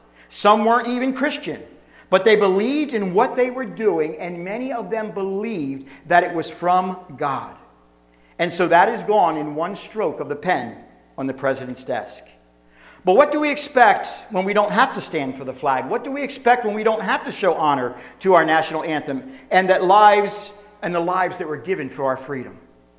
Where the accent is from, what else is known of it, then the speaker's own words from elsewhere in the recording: United States; I do that because I'm an American.